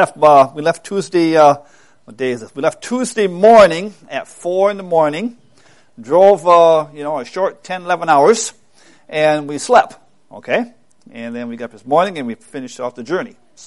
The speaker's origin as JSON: {"language": "English", "region": "New York", "country": "United States", "said": "I tell people that we are from New York, they immediately say, you're from the city. New York City. And I say, you know, friends, I am 6 hours from the city."}